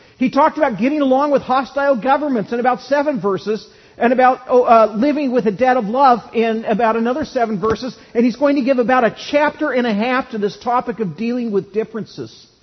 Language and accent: English; California, United States; it would come up that I was from California.